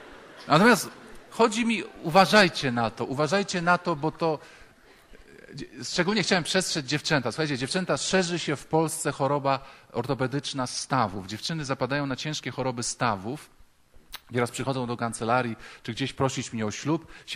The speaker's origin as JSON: {"language": "Polish", "town": "Wrocław", "region": "Lower Silesian Voivodeship", "country": "Poland", "said": "jestem z Wrocławia."}